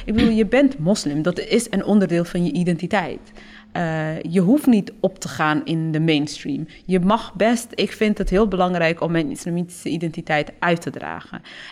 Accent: Groningen, Netherlands; ik ben in Groningen opgegroeid.

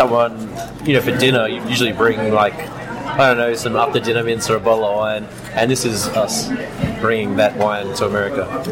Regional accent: Sydney, New South Wales, Australia; We're from Sydney. Me and Alex live in a suburb called Darlington, which is near Redfern.

